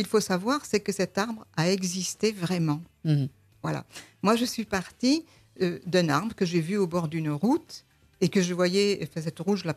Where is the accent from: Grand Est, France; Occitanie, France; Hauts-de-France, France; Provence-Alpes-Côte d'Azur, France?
Provence-Alpes-Côte d'Azur, France; born there; Bien sûr, bon, moi je suis provençale de naissance.